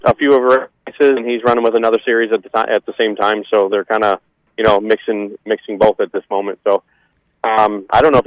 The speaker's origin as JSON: {"language": "English", "town": "Toledo", "region": "Ohio", "country": "United States", "tie": "born or raised there", "said": "I thought it took us long to win at Toledo, my hometown."}